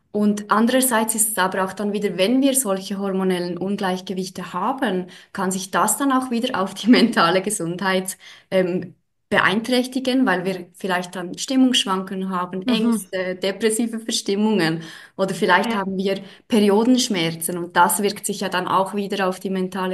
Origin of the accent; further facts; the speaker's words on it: Switzerland; ich bin aus der Schweiz, ich wohne in Bern, in der Hauptstadt